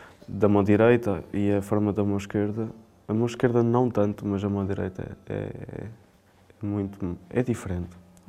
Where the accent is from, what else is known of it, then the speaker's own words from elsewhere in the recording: Coimbra, Centro, Portugal; eu primeiro sou de Coimbra, não é?